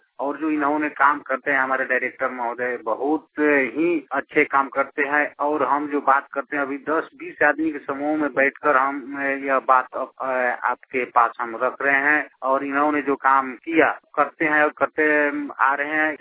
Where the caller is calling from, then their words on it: Motihari, Bihar, India; घर परशुरामपुर, थाना तुरगुलिया, जिला पूर्वी चंपारण, मोतिहारी। मैं आइडिया कलम मोतिहारी से बोल रहा हूँ।